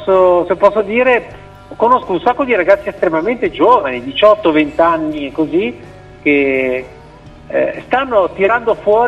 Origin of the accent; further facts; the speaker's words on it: Genoa, Liguria, Italy; No, poi sono genovese, quindi